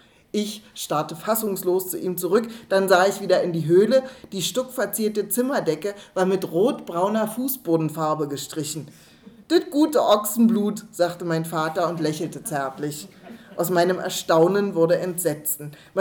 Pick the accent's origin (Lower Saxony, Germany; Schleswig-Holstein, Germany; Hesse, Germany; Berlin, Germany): Berlin, Germany; ich komme aus Berlin, ich bin in Berlin geboren. Meine ganze Familie sind Berliner, meine Großeltern, Urgroßeltern